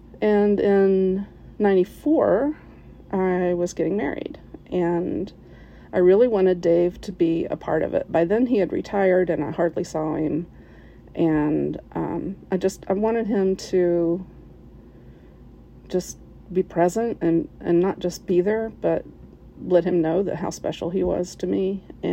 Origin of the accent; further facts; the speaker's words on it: West Virginia, United States; now in Cincinnati, United States; But I moved here and I didn't know a soul. And compared to where I grew up in West Virginia, you know, Cincinnati is a pretty big town. And my accent's mostly gone